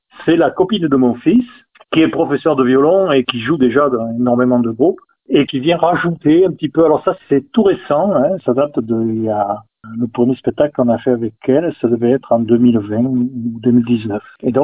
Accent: Occitanie, France; On est lausérien, pour la plupart.

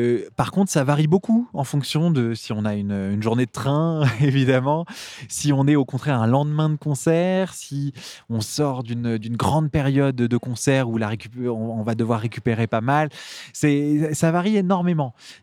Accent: Paris, Île-de-France, France; born there; j'ai 35 ans, je suis né à Paris. Je passe l'essentiel de, de mes résidences entre Paris et la Bourgogne.

